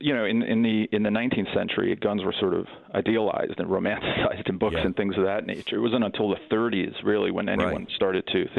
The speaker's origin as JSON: {"language": "English", "region": "New York", "country": "United States", "tie": "born or raised there", "said": "because I grew up in New York, and guns were sort of alien to my, you know, neighborhood and place I grew up, unless criminals had them."}